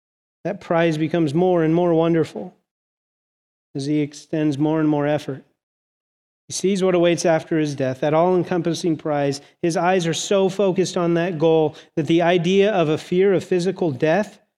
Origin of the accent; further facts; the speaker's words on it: LaSalle, United States; you can tell I grew up in LaSalle and where my temptations lie, right?